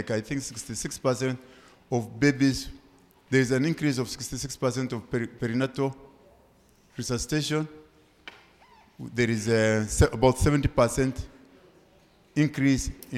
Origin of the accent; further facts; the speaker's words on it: Kenya; I am from Kenya